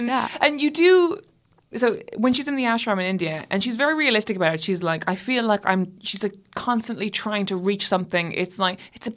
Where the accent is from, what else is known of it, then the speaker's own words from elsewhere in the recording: Ireland; because I grew up Catholic and in Ireland as well.